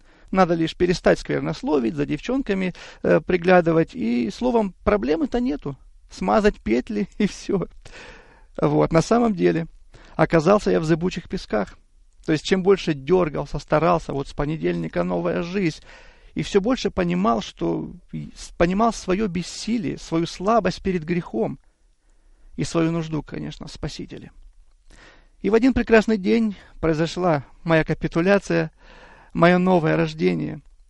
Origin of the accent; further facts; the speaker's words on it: Kabardino-Balkaria, Russia; moved away as an adult; also born or lived in Siberia; now in United States; Я родился в Сибири, в семье обыкновенных рабочих. Еще в моем раннем детстве родители решили переехать на Северный Кавказ, в Кабардино-Балкарию. Ну, собственно, где я и провел большую часть своей жизни, пока в 2006 году не переехал в Соединенные Штаты.